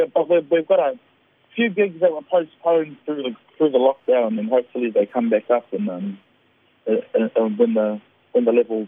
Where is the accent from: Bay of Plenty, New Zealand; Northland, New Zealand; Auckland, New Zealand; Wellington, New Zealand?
Northland, New Zealand; Kaitaia; I've always wanted to show the rest of New Zealand what Kaitaia can do, what the far north in general can do.